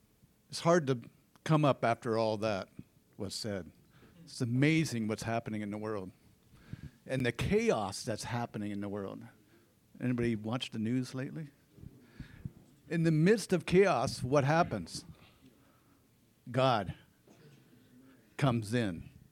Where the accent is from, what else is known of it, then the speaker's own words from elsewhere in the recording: Alaska, United States; Well, I'm Alaskan. I'm a fisherman from Alaska, and I've come down, I've been sent over to Hungary to clean fish.